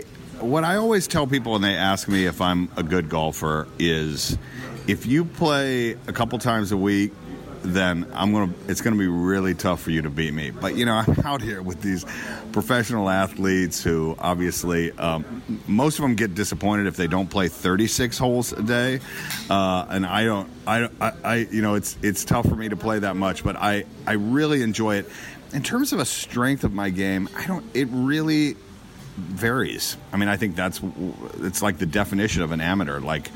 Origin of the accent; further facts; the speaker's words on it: Georgia, United States; I'm sorry. I'm from Georgia, and I have to say it.